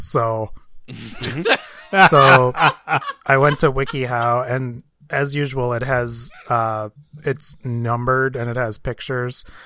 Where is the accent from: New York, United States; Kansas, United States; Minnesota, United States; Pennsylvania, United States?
Minnesota, United States; I'm from Minnesota. And to anyone out, you know, we're flyover country.